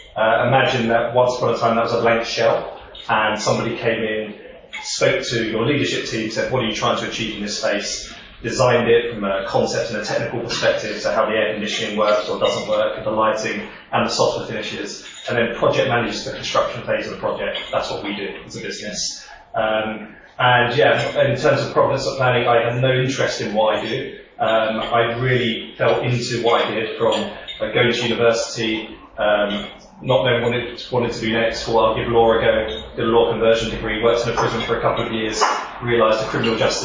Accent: London, United Kingdom; I grew up in London. I went to a state school, but strangely in the middle of central London, in Victoria.

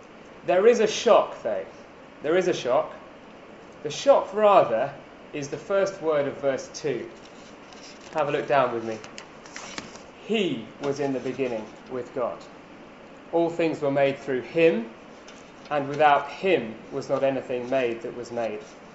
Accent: England, United Kingdom; No guesses, obviously, because we're English.

